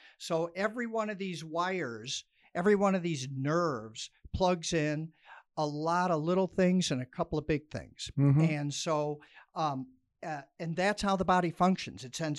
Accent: Chicago, Illinois, United States; now in Tucson, United States; So I had no clue. I'm from Chicago. It's flat.

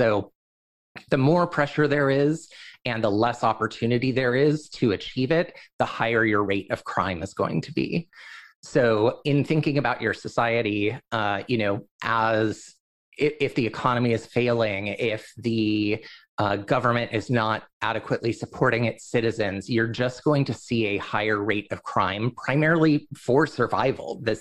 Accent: United States; I'm from the United States, and the United States is a very, very individualistic culture

